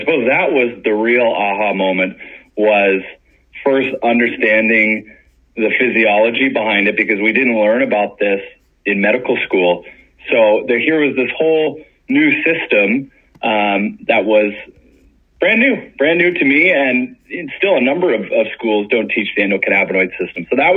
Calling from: Sarnia, Ontario, Canada; I'm joining you from Sarnia, Ontario, which is a great place to be this time of the year, right on Lake Huron.

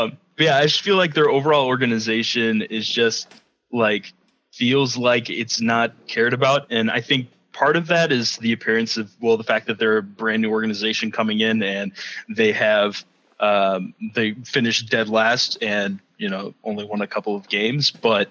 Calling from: Spring Arbor, Michigan, United States; I'm calling from Spring Arbor, Michigan.

